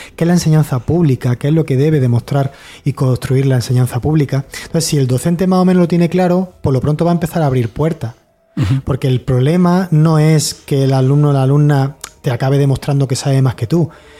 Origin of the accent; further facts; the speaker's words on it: Spain; Que somos españoles, ¿a qué quieres que te gane?